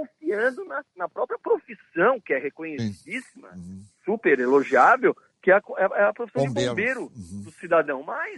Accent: Florianópolis, Santa Catarina, Brazil; Eu sou de Florianópolis, mas hoje a cidade de Tubarão faz 150

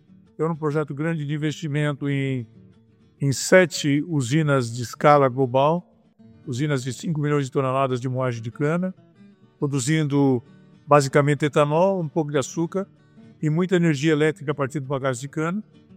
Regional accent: Itatinga, São Paulo, Brazil; Eu nasci no interior, eu nasci com a bota do barro, no campo, nasci em Itatinga, uma cidade pequena no interior de São Paulo, onde eu cresci. Saí para fazer o ensino secundário aqui numa cidade vizinha, em Botucatu. Depois fui para São Paulo para fazer engenharia química.

